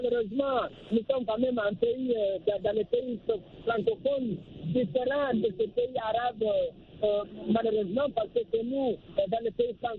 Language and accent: French; Guinea; moi je suis originaire de la Guinée-Conakry